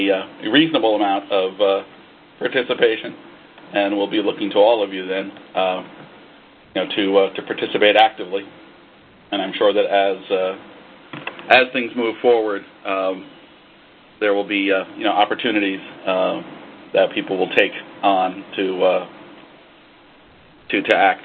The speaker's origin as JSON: {"language": "English", "region": "New York", "country": "United States", "said": "Since I'm moving east, I'm from New York."}